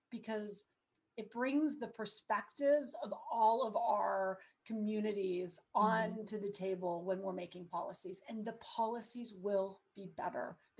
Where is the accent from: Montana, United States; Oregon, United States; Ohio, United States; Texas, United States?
Montana, United States; I grew up in Montana in a very different world than San Francisco, California.